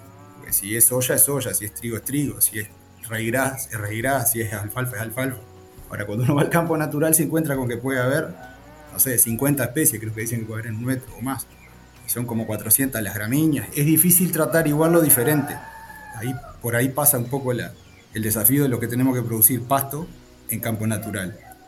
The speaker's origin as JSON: {"language": "Spanish", "town": "Bella Unión", "region": "Artigas", "country": "Uruguay", "lives_now": "Salto, Uruguay", "said": "estoy en Salto. Alquilamos un campito acá a 25 kilómetros de la ciudad. Soy de Bella Unión, pero por las vueltas de la vida terminamos en Salto. Son 70 hectáreas y hace ya 3 años que estamos acá."}